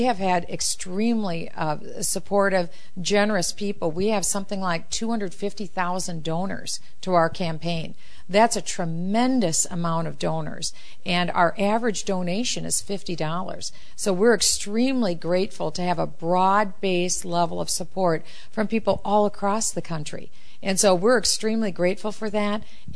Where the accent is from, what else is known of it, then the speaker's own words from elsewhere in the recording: Iowa, United States; and this is how I intend to run the country, in a way that I grew up understanding here in Iowa. We were frugal, we were prudent